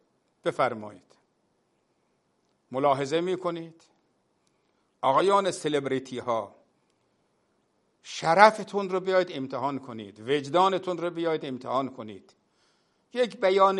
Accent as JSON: {"language": "Persian", "country": "Iran", "said": "نه به عنوان یک ایرانی دارم میگم"}